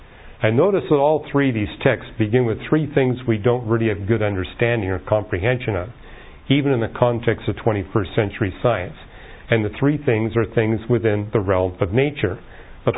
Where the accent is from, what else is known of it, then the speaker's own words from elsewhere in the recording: Canada; now in California, United States; For example, I grew up in Canada, and the custom in Canada is when you date a girl